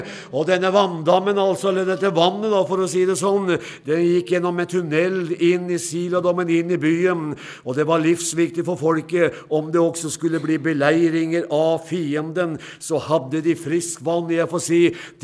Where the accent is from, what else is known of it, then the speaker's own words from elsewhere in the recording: Notodden, Telemark, Norway; Og jeg var hjemme på Notodden og gikk rundt på kjerkegården